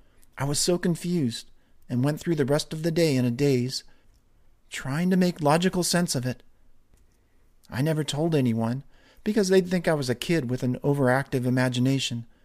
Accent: New Hampshire, United States; now in Washington State, United States; I currently live in Washington State, due to the military, but I grew up in New Hampshire.

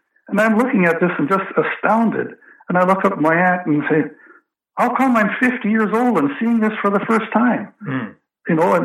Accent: Fox Valley, Saskatchewan, Canada; I grew up on a farm near a small town in southwestern Saskatchewan called Fox Valley. It's halfway between Maple Creek and Leader, and close to Medicine Hat, which is on the other side of the border in Alberta.

